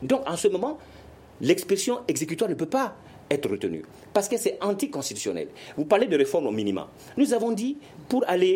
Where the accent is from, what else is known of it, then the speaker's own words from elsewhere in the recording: Kayes, Mali; Moi, je suis de Kayi.